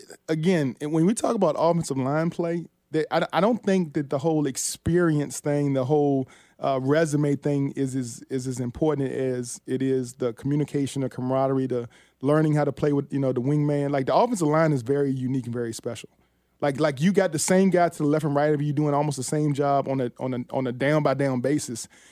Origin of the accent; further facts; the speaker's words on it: Virginia, United States; My hometown, VA, I love, all the schools from Virginia.